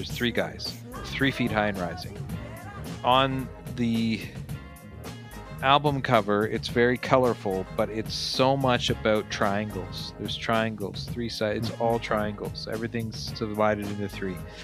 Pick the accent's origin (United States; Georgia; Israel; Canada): Canada; I'm white and I grew up in Canada.